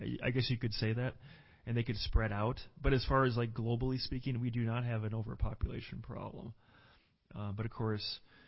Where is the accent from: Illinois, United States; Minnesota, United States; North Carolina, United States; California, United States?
Minnesota, United States; In the great state of Minnesota, my home state, now it's sad because they've destroyed it.